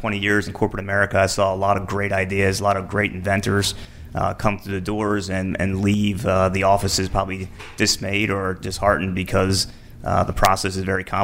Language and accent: English; Dundalk, Maryland, United States; Originally from Dundalk, Maryland.